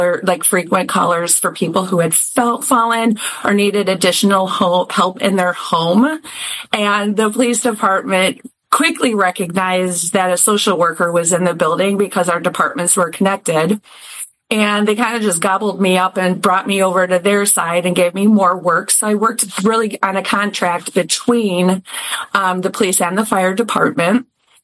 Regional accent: Indiana, United States; I'm originally from Indiana, went to Loyola, and then kind of just, I stayed in the area.

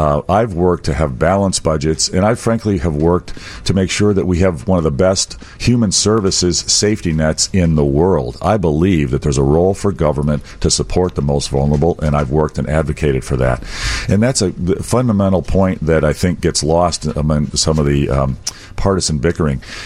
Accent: Chicago, Illinois, United States; born there; I come from a farm family, but I was born in Chicago. I love the city of Chicago. I lived on the north side when I was young

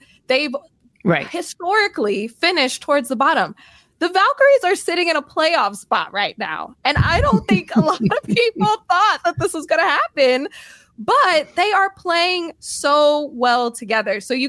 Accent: Sacramento, California, United States; I'm from Sacramento.

